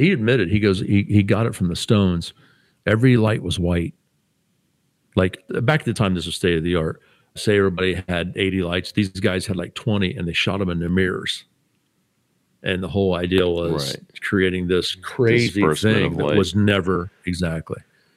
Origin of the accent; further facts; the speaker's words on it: Ohio, United States; I said, dude, I grew up in Ohio.